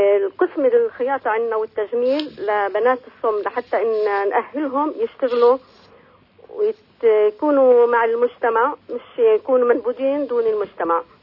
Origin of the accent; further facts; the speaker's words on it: Gaza, Gaza Strip, Palestine; إحنا كانوا جينا من غزة على فكرة